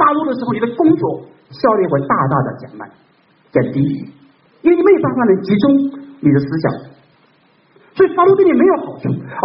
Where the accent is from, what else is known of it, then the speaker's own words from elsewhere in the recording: China; 我们中国人说怒气伤肝